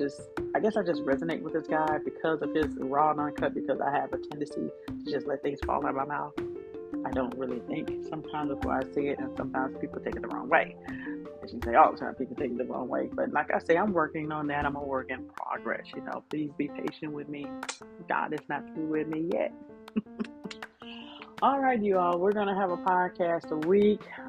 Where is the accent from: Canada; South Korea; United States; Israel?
United States; the South; He's from the South, just like I am, and I love him.